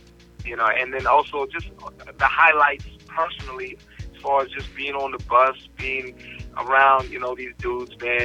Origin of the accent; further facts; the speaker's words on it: Toronto, Ontario, Canada; I have my father's from Jamaica, my mother's from Trinidad. I don't know if everybody knows, I'm from Canada originally.